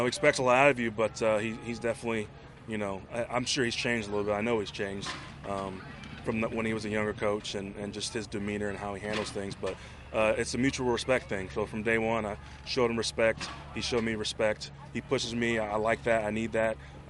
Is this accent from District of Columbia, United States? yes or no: no; Texas, United States; I'll put that in quotes because I'm from Texas.